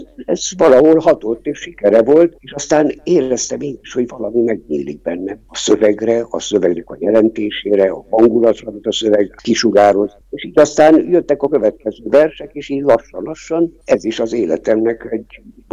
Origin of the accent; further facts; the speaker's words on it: Târgu Mureș, Mureș County, Romania; Igen, Marosvásárhely az én kedves, szeretett szülővárosom, nekem nagyon sokat adott már a kezdettől fogva, úgy az iskolában, mint a mindennapi életben. Egy kisváros volt, csöndes város volt